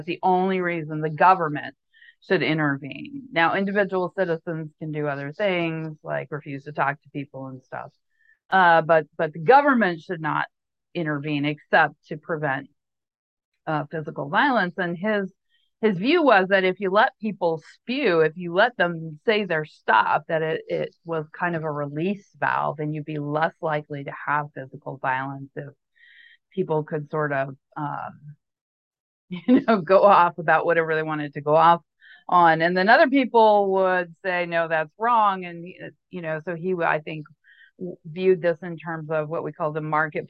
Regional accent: Montana, United States; I'm also from Montana, where we have lots of militias and white supremacists groups.

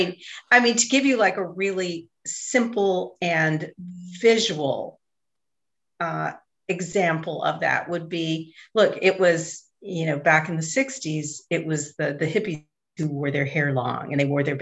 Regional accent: San Leandro, California, United States; And I think of like my experience growing up in the 70s in the San Francisco Bay Area. And even though I grew up in San Leandro, I had a lot of influence.

